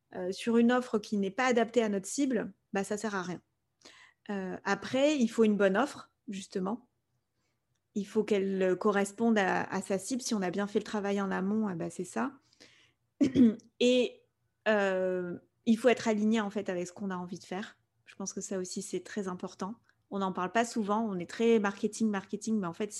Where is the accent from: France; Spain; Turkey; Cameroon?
Spain; first language Spanish; French is a second language; avec mon frère, on a grandi en Espagne, donc l'espagnol, c'est notre langue maternelle